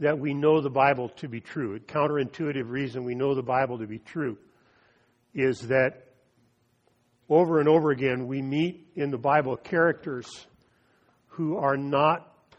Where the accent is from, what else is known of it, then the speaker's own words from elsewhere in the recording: Easton, United States; I saw him about 20 years ago in my hometown of Easton, and he was walking with a cane.